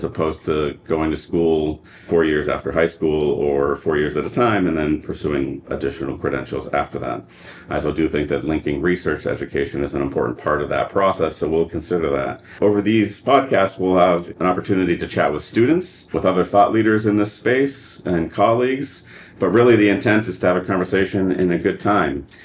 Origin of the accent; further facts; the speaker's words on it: New Hampshire, United States; I come from New Hampshire, so it's good.